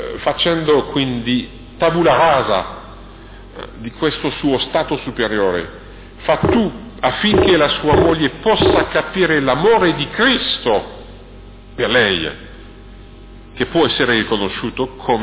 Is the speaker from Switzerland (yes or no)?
no; France; mi ricordo recentemente nel mio paese, quindi in Francia, a Parigi, un banchiere